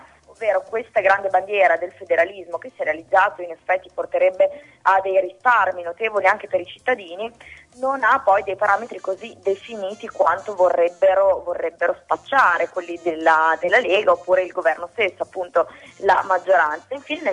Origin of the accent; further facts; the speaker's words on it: Emilia-Romagna, Italy; accent: Modenese; sentendo il mio accento modenese disse